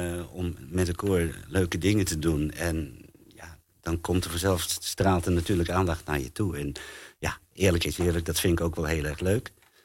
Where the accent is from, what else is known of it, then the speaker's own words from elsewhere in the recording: Groningen, Netherlands; now in Friesland, Netherlands; En toen was ik net in Friesland terechtgekomen. Ik kom oorspronkelijk uit Groningen.